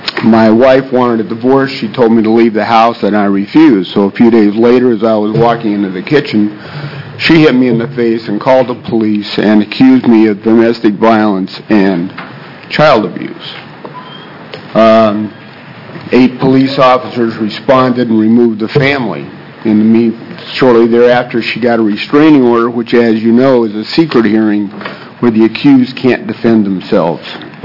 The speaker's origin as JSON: {"language": "English", "town": "Portland", "country": "United States", "said": "I'm from Portland."}